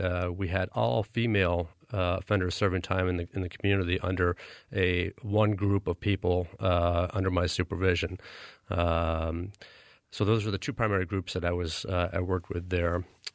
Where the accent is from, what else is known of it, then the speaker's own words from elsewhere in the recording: Vermont, United States; I'm originally from the Chittenden County area